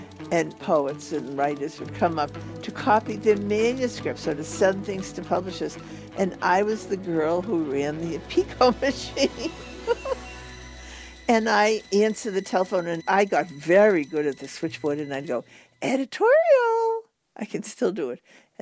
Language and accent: English; Boston, Massachusetts, United States; I was born right here in Boston in a Jewish neighborhood. It was a real sort of shtetl where everybody knew everybody else and everybody knew everybody's business.